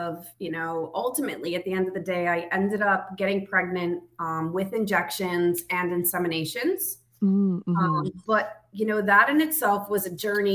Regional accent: Connecticut, United States; now in Florida, United States; I live here in Florida. Born and raised in Connecticut, where I'm also a licensed therapist as a second career.

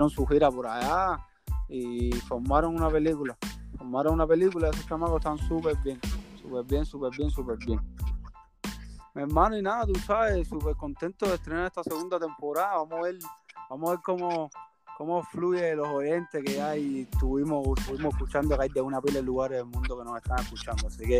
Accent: Cuba; ese es mi sueño como cubano.

